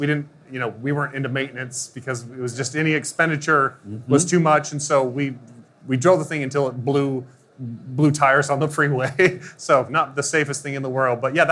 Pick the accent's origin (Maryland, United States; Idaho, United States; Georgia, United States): Idaho, United States; I was born in Idaho. And I know that sounds inconsequential, but it's not. I come from a family of 9 kids. And ultimately, I was raised on a potato farm.